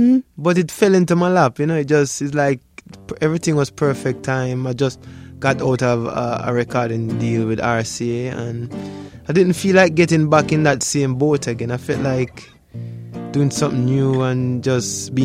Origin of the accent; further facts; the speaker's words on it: Jamaica; Yeah, I'm from Jamaica. Love is my religion.